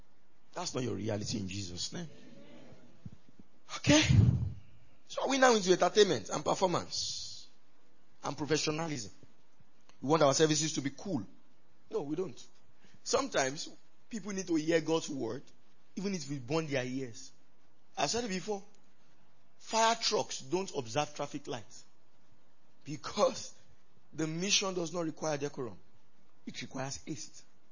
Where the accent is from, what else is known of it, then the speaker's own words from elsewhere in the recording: Nigeria; I'm Nigerian.